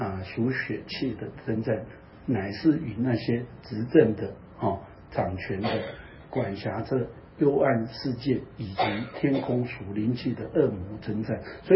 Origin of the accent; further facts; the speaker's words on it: Taipei, Taiwan; 我虽然我在台湾长大，可是我基本上就住在台北，台北以外的地方我通通都不知道